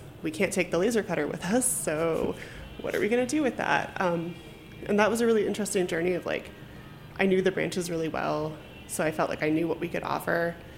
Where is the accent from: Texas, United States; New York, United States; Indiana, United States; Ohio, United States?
Ohio, United States; Cleveland; I am originally from just outside of Cleveland, Ohio, which is the best city ever, besides D.C., I guess.